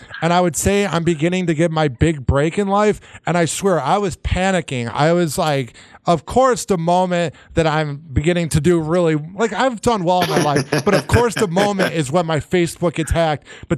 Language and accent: English; Chicago, Illinois, United States; Now, I grew up in Chicago. I grew up listening to Man Cows, Morning Madhouse, Jonathan Brandmeier, Steve Dahl, Eddie and Jovo, Drex in the Morning.